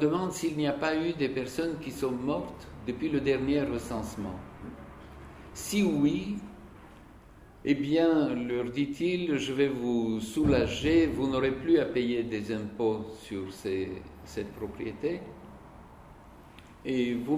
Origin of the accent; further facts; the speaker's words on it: Bulgaria; je le lisais en russe, parce que je vivais dans mon pays natal, qui est la Bulgarie. Mais je faisais des études dans un lycée où tout était enseigné en russe